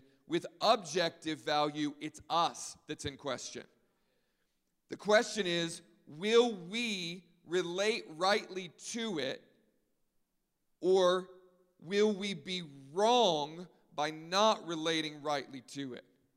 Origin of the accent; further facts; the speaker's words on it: Maryland, United States; I grew up on the East Coast in Maryland. So I went to the ocean all the time.